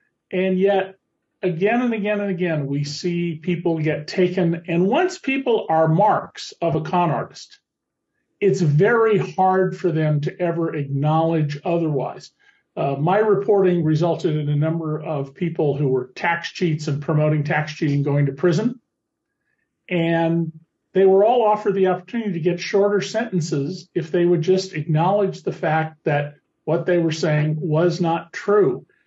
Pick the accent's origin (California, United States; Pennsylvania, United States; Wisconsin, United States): California, United States; Santa Cruz; Well, when I was a boy growing up in Santa Cruz, California, my father, who had grown up in New Orleans, sent me there in the summer of 63